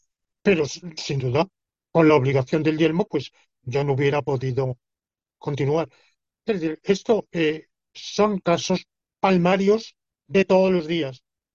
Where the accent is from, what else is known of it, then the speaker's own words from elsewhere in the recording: Spain; soy un español que estoy aquí en una visita académica y mañana termina